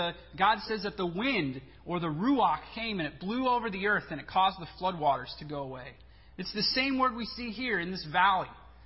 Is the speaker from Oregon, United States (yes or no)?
no; St. Louis, Missouri, United States; Well, I grew up in St. Louis, and you know, there's a St. Louis Zoo, and so we used to go there often to see all the animals.